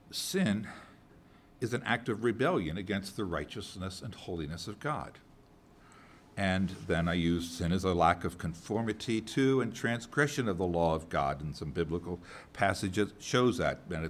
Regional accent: United States; Guilt and innocence is because I grew up in America. But with my Palestinian background and thinking, there's that piece of it.

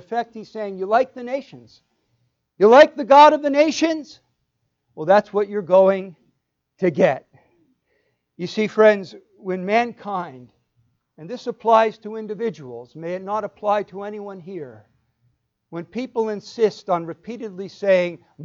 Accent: New Jersey, United States; I can say that because I'm from New Jersey, but I bet you couldn't tell, could you? I lost my accent.

